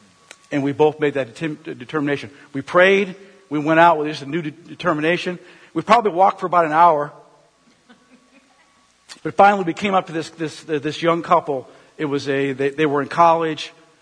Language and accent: English; Minnesota, United States; I'm from Minnesota. It's cold up there, icy cold.